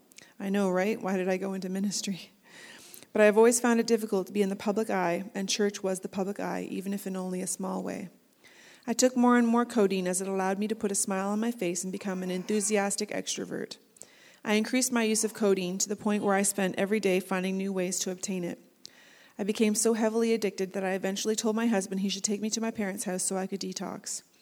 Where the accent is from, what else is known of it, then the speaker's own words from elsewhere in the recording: Strathroy, Ontario, Canada; Good morning … I was born and raised outside of Strathroy, Ontario. My family moved to a farm when I was 11 years old